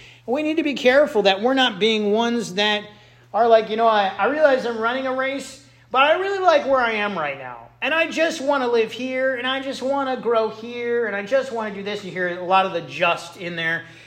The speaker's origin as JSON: {"language": "English", "region": "Michigan", "country": "United States", "said": "I said terrible state because I'm from Michigan and we hate Ohio."}